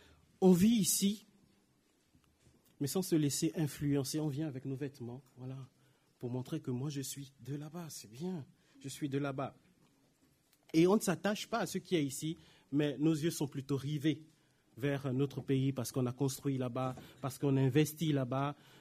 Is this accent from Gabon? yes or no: yes; Gabon; moved away; moi, je suis immigré. Immigré, je suis du Gabon, hein, moi, je suis gabonais, 100% de pure souche.